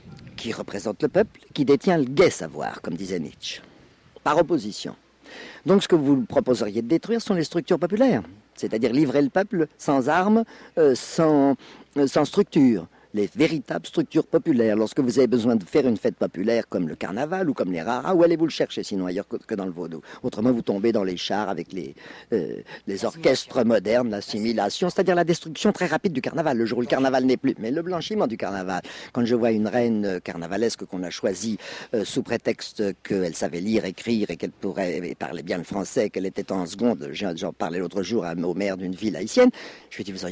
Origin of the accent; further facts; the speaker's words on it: Brittany, France; Je suis breton. Ma famille est originaire de Saint-Malo.